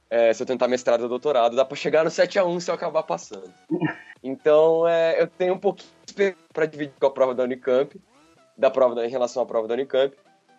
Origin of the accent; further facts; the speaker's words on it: Campinas, São Paulo, Brazil; porque eu sou de Campinas, eu moro aqui do lado da universidade